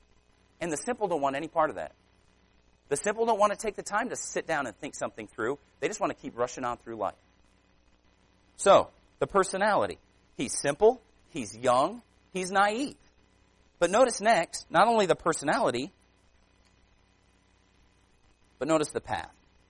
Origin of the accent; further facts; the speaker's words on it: Phoenix, Arizona, United States; I grew up in Phoenix, Arizona, and I know where that is. It's Van Buren and Washington Street in Phoenix.